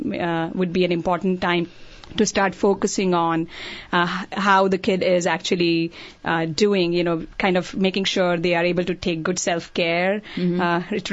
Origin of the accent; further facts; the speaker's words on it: India; which is very different than how we grew up in India